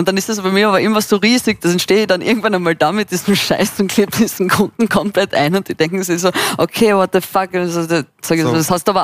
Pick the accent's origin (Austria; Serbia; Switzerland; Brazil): Austria; Carinthia; now in Vienna, Austria; Nein, ich bin eigentlich aus Kärnten, also so südlich von Österreich. Ich bin dann nach Wien gekommen vor ca. 6 Jahren.